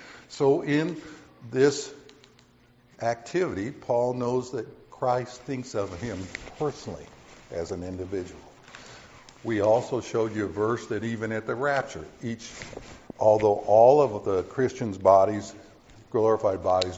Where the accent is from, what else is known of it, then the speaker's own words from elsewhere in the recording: Oregon, United States; and remember, because I'm from Oregon, we postulated that the tree of life was a conifer, looking very much like a Douglas fir.